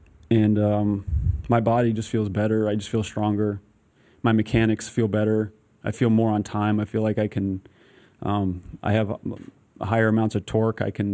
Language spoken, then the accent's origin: English; Connecticut, United States; also born or lived in Trumbull / Reading; we grew up in Trumbull and Reading, Connecticut, which is hour 30 depending on traffic, and this was our team.